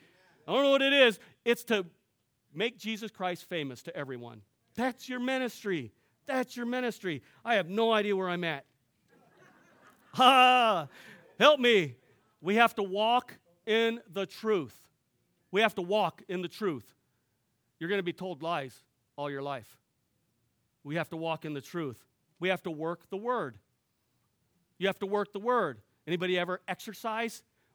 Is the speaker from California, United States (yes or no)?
yes; California, United States; I'm from California, so sometimes I throw slang out there and mix words up, but it's all good.